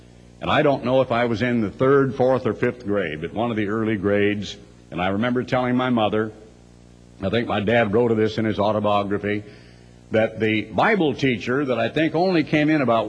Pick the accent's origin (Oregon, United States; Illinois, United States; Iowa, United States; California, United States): Oregon, United States; Eugene; When I was a little boy growing up in Eugene, Oregon, a little unincorporated part of town with outdoor facilities